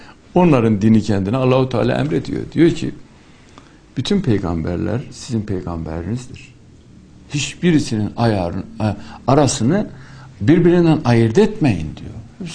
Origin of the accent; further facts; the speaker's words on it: Elazığ, Turkey; Yani ben Elazığlıyım, bizim orada